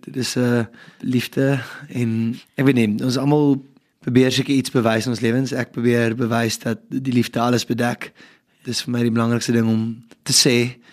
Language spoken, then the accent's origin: Afrikaans; Paarl, Western Cape, South Africa; Toe ek klein was in die Parel het ons kaalvoet rugby gespeel in 3 dae in die winter.